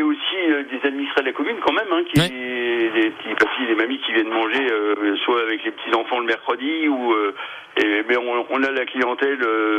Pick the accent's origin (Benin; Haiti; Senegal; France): France; Cormontreuil, Grand Est; moi je suis né à Cormontreuil